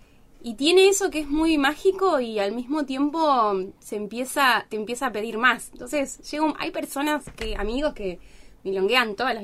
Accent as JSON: {"language": "Spanish", "town": "Tandil", "region": "Buenos Aires Province", "country": "Argentina", "tie": "born or raised there", "also_born_or_lived": "Mar del Plata", "lives_now": "Buenos Aires, Argentina", "said": "Nací en Mar del Plata, pero viví en Tandil. Estos recuerdos de la casa de mi abuela son en Tandil. Totalmente. Y después me fui a vivir a Buenos Aires"}